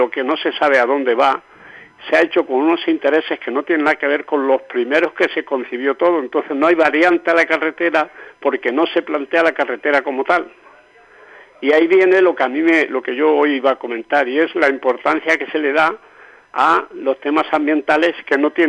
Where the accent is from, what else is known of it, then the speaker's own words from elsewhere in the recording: Mojácar, Andalusia, Spain; si lo único que quieren los partidos políticos de mi pueblo es el poder para manipular el urbanismo casualmente. ¿Por qué? ¿Por qué? ¿Dónde están las comisiones? Pues Mojácar ha sido una caza de comisiones.